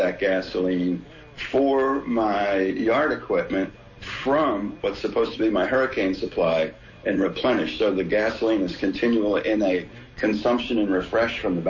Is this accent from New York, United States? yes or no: no; Camden, New Jersey, United States; now in Philadelphia, United States; I grew up not here in Philadelphia, but right across the Delaware River in the Camden part of the world